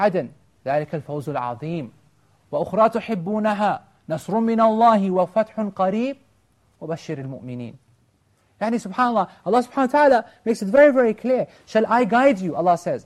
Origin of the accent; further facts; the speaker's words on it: United Kingdom; this country, subhanAllah, we're British